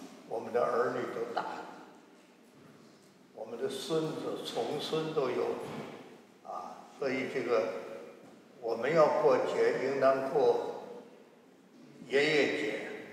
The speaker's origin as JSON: {"language": "Chinese", "town": "Tangshan", "region": "Hebei", "country": "China", "tie": "born or raised there", "said": "我家乡在唐山，我家乡离唐山15里路。我那个地方叫韦庄子，韦庄子隔壁2里路有一个庄子叫边个寨"}